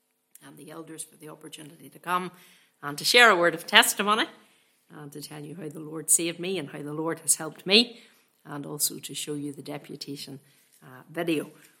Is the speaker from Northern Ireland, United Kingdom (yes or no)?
yes; Ballymoney, Northern Ireland, United Kingdom; I'm from Ballymoney, still staying in Ballymoney whenever I'm at home. No place like Ballymoney, best wee place in the world. I was born there, brought up there, and I suppose I thought I would always be there